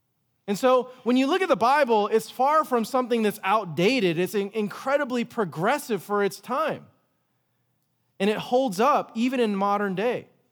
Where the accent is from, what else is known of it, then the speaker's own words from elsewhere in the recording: United States; born there; You know, I was born in America. My parents are immigrants from the Philippines.